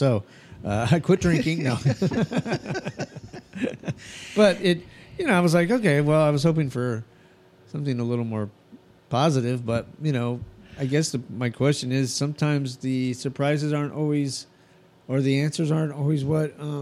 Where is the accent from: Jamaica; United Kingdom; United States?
United States; New Mexico; also born or lived in California / East Coast; And, you know, growing up in New Mexico, living in California and being back on the East Coast, I've lived in three different attitudes of people, really.